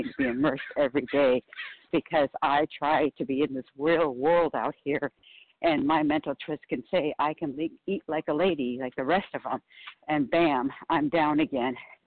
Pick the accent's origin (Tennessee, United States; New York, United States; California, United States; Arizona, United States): California, United States; from California